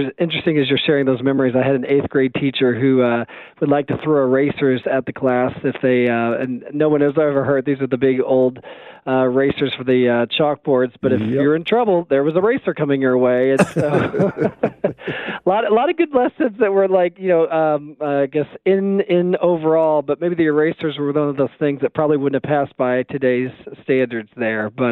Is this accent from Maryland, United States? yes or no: no; Evansville, Indiana, United States; as a little kid growing up in Evansville, Indiana